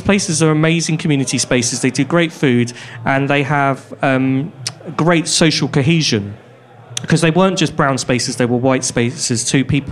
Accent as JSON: {"language": "English", "region": "East of England", "country": "United Kingdom", "tie": "born or raised there", "said": "I grew up in Bedfordshire, a market town"}